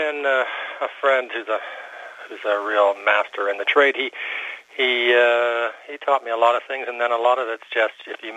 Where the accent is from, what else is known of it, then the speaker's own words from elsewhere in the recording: Nova Scotia, Canada; born there; Uh-huh, but I was born in Nova Scotia, so I... I'm a come back from away.